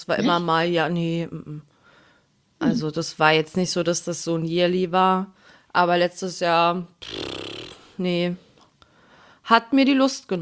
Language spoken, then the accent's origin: German; Saxony, Germany; Ich komme dort aus der Nähe her, also ja, ich war schon in Chemnitz.